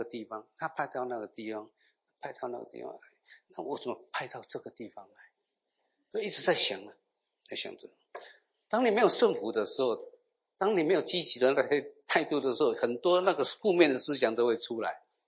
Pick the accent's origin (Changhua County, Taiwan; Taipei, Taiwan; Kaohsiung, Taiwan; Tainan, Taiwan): Taipei, Taiwan; 因为我在台北长大的，去到那乡下的地方，也没有瓦斯烧柴的，煮饭要烧柴。